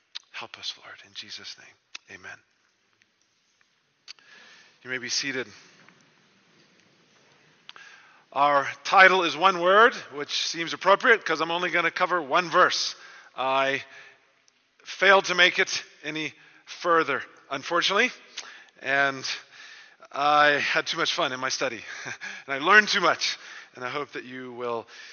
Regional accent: Bible Belt, United States; I grew up in the Bible Belt of the U.S., and I would travel around to all the latest Christian rock concerts, believe it or not.

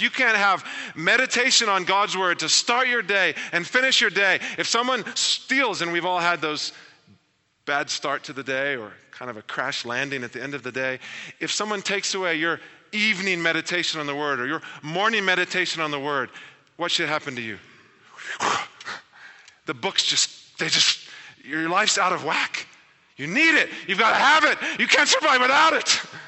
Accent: Texas, United States; when I was a teenager and Pastor Ron at Katy Bible Church, where I grew up near Houston, said, I was told when I was 7

